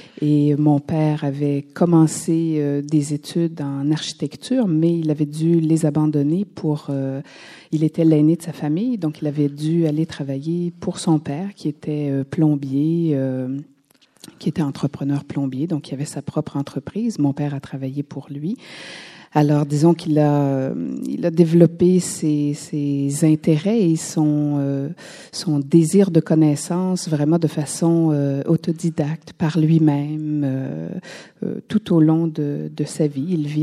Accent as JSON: {"language": "French", "town": "Quebec City", "region": "Quebec", "country": "Canada", "tie": "born there", "said": "Alors, je suis née à Québec le 21 avril 58."}